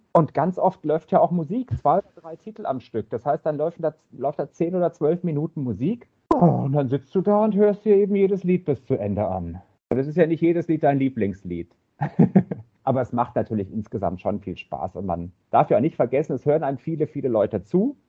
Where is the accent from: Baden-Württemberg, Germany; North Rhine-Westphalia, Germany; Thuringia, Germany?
Baden-Württemberg, Germany; Also ich komme ja aus Baden-Württemberg, aus Süddeutschland und fand aber Frankfurt immer total interessant und Hessen auch.